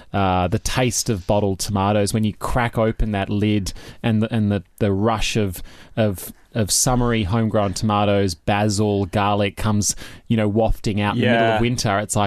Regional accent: Victoria, Australia; I grew up in Australia. I grew up in just near Melbourne. And I grew up in a big Italian family.

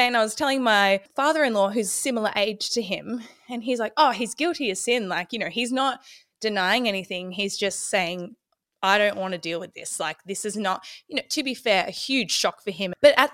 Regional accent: Ballarat, Victoria, Australia; I'm from Ballarat, Victoria.

